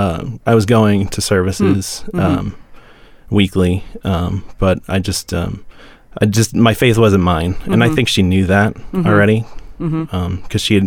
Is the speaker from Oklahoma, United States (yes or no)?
no; St. Louis, Missouri, United States; I'm from St. Louis, Missouri.